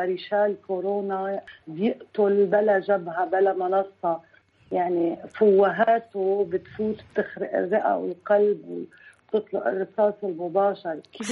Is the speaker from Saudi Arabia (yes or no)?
no; Lebanon; نحن كشعب لبناني